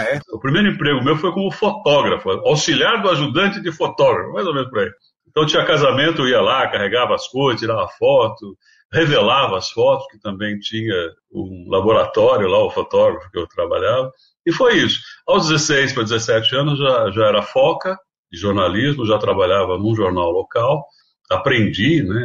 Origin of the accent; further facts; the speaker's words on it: Jundiaí, São Paulo, Brazil; born there; nasci em Jundiaí, uma cidade também de tradição italiana, né? Tem uma grande colônia italiana